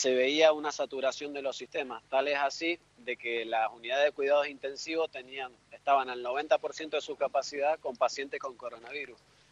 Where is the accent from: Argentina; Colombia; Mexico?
Argentina; Mendoza; moved away as an adult; now in Granada, Spain; Yo soy de Mendoza, sí, sí.